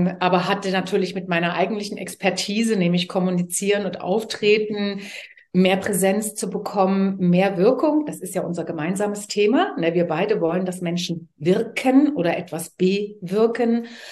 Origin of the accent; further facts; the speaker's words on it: East Germany, Germany; weil ich hatte ja kein Geld als Ossi